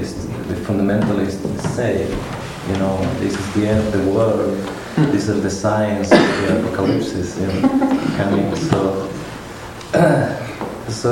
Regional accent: Chile; English is a second language; and I come originally from Chile, and we as South American society

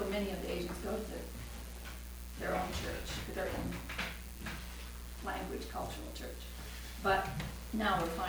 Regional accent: Vancouver, British Columbia, Canada; I come from British Columbia, Vancouver area.

